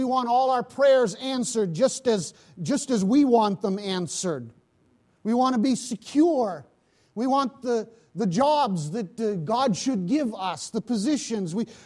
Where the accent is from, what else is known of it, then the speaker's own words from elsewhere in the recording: Pakistan; When I grew up in Pakistan, that was the big thing.